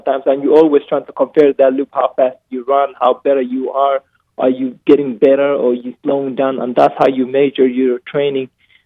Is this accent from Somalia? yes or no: yes; Somalia; now in United States; growing up in Somalia, coming to U.S., what this country has done for me.